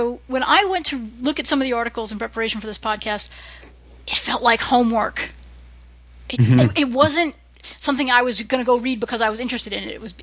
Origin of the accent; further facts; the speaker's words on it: Somerville, Massachusetts, United States; sometimes I don't even say I'm from Somerville. I say I'm from Spring Hill.